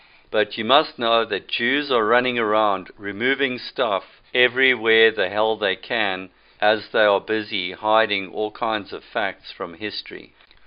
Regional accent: Harare, Zimbabwe; born there; I was born in Salisbury, Rhodesia, which was the capital. It's now known by the disgusting name of Harare.

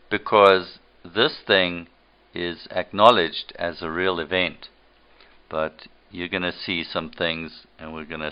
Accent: Zimbabwe; I grew up in Rhodesia, in what had been a British colony, and I went to school at a school named after Winston Churchill.

